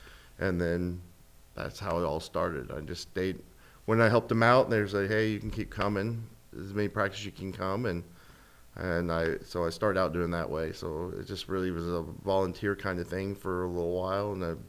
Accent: Indiana, United States; Yeah, I was born and raised in Indiana.

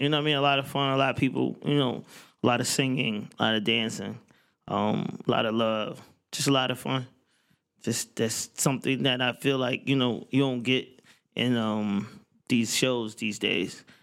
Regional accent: Atlanta, Georgia, United States; You know, even I'm from Atlanta, where strip club culture is the culture.

